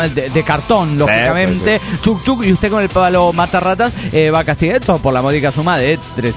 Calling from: Panama City, Panamá, Panama; de Panamá, Panamá.

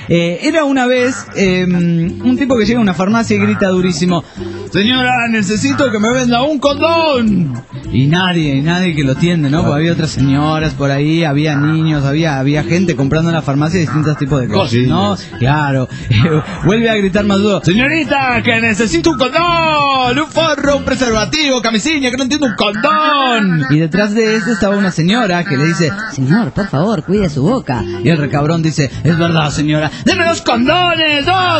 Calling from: Bucaramanga, Santander, Colombia; de Bucaramanga, Colombia.

